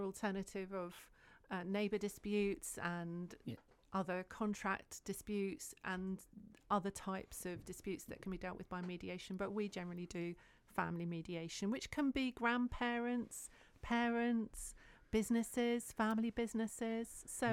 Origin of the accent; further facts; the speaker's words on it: South East England, United Kingdom; I come from Kent and I'm based in Maidstone